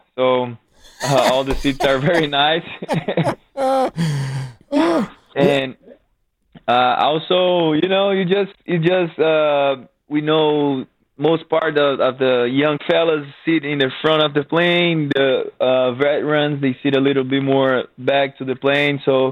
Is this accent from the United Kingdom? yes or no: no; Brazil; my hometown is Brazil, so I gotta be in the flight for almost 20 hours.